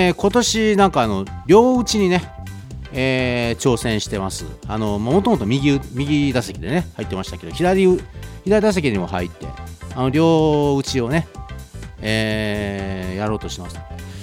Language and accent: Japanese; Sakai, Osaka, Japan; 個人的には同じ堺市出身なので、